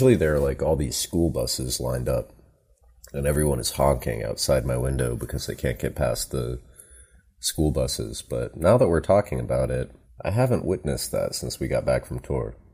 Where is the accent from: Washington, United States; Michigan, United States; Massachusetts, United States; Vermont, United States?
Vermont, United States; now in New York, United States; Home base is Vermont. I kind of moved around a lot as a kid.